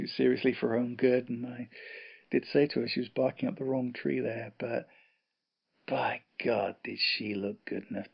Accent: England, United Kingdom; When I put my hand up and said, I'm from England

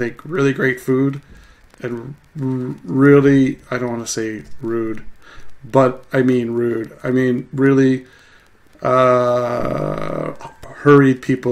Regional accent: Canada; moved away as an adult; now in Japan; just pretty much annihilated any footprints I've ever had in my home country of Canada, and packed up and went to Japan.

